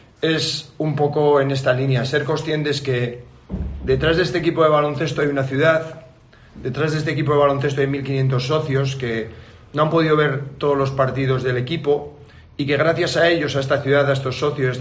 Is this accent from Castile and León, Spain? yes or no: yes; Valladolid, Castile and León, Spain; yo soy de Valladolid, hay mucha gente que es de Valladolid